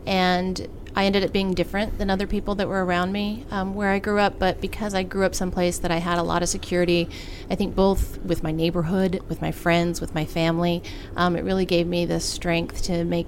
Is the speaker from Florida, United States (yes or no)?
no; Kaysville, Utah, United States; I am from Kaysville, Utah.